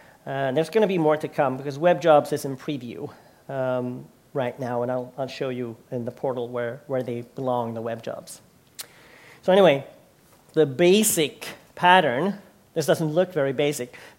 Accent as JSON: {"language": "English", "country": "Sweden", "second_language": "English", "said": "because I'm from Sweden, and in Sweden, we're doing cloud"}